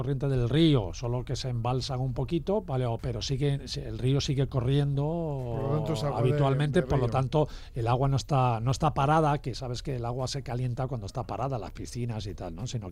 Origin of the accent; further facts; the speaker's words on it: Extremadura, Spain; Y yo me he criado casi de mi infancia en Extremadura